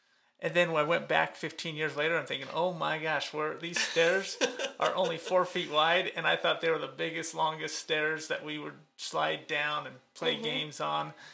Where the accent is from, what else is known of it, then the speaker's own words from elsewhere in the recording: St. George, Utah, United States; So I moved back down to my hometown, St. George, and ended up getting a job for a civil engineering contractor doing back office accounting.